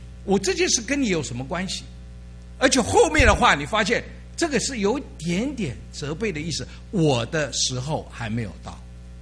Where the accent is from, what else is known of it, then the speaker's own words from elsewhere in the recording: China; 这个回答是一个在我们东方人，在我们中国人来讲是不能接受的，觉得很没有礼貌。